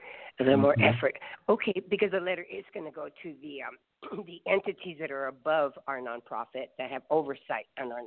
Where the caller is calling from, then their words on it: Los Angeles, California, United States; I'm calling from Los Angeles.